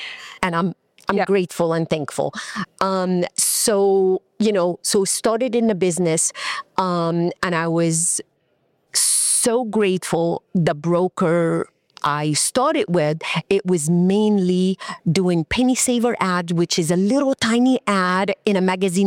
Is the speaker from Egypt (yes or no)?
yes; Egypt; I am from Egypt.